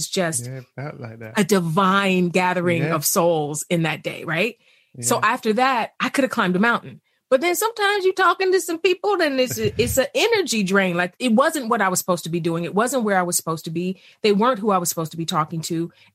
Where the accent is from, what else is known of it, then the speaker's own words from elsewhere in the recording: East Cleveland, Ohio, United States; Because I grew up poor in East Cleveland, I have this part of me that's like, make the money.